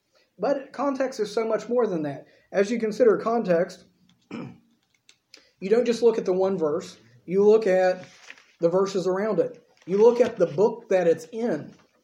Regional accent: United States; Because I'm American, this is a pet peeve of mine.

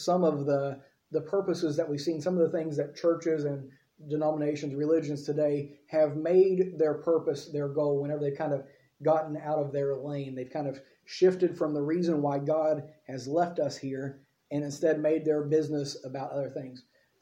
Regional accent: United States; I do that because I'm an American, okay?

